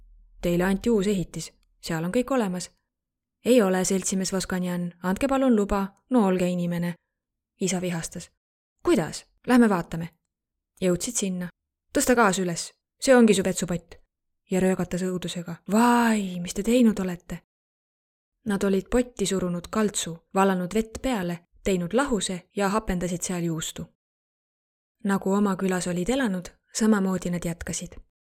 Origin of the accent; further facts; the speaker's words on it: Yerevan, Armenia; ma olen pärit Armeeniast. Sündisin 1981. aastal Jerevanis.